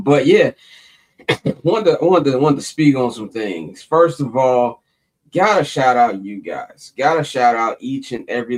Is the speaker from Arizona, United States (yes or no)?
no; Chicago, Illinois, United States; also born or lived in Los Angeles; I call that the … Bowl because it's my hometown, Chicago, and my second home where I spent 10 years of my life, my most informative adult years in Los Angeles.